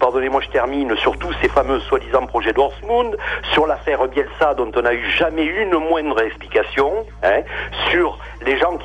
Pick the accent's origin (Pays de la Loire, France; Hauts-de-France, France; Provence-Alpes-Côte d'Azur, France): Provence-Alpes-Côte d'Azur, France; Marseille; moi je suis marseillais, j'ai 50 ans